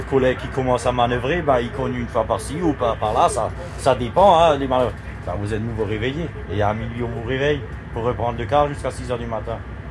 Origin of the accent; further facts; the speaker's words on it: Grand Est, France; Je viens de l'Alsace-Moselle, si vous savez où c'est. Près de Saverne. Enfin, près de Sarre-Union.